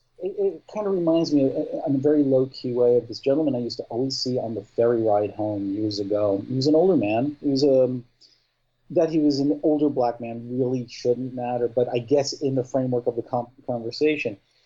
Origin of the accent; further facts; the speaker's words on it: New York, United States; I'm from New York, goddammit.